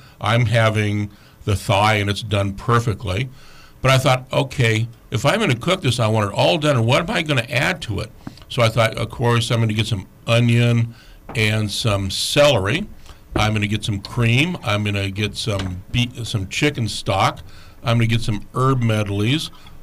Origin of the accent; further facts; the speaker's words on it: San Luis Obispo, California, United States; I grew up in San Luis Obispo.